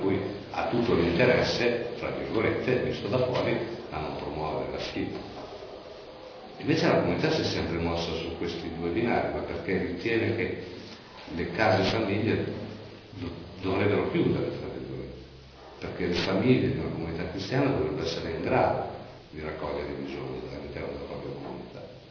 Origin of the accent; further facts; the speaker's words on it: Rimini, Emilia-Romagna, Italy; io vengo da Rimini, poi con la comunità, poi sono in giro, insomma, quindi poi sono stato 20 anni a San Virginietto di San Bartolo